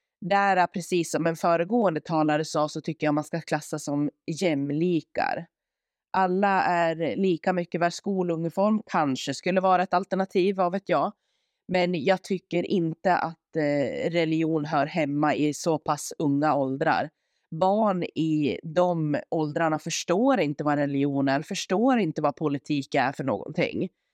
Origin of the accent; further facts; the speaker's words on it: Sweden; Jag är helt svensk, men jag är inte kristen, muslim, buddhist eller någonting annat